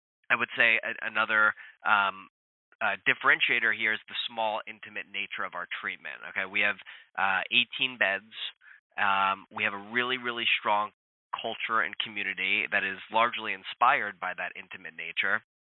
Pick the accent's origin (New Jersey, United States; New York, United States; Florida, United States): New Jersey, United States; I'm from New Jersey originally, right outside of Manhattan.